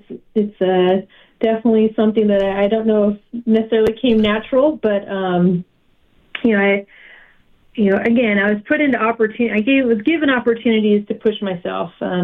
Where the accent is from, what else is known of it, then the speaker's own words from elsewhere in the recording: Tucson, Arizona, United States; Well, you know, growing up in Tucson, and you know, I've been blessed with a very sports-oriented family.